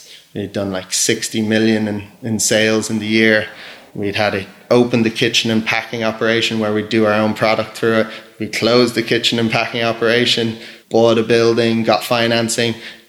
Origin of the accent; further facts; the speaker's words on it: New Zealand; born there; So out of PwC, I went to New Zealand. So I was born down in New Zealand